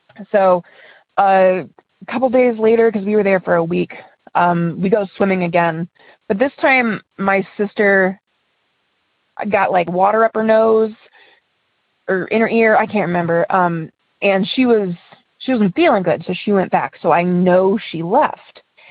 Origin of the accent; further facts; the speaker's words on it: Ohio, United States; I'm from Ohio, and I have two stories.